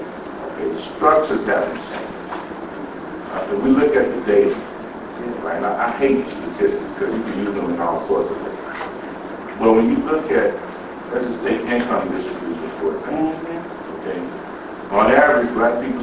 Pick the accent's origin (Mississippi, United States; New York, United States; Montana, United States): Mississippi, United States; Cleveland; And as late as the 1980s, when I was raised in Cleveland, Mississippi, it was very clear that there was a separation between blacks and whites.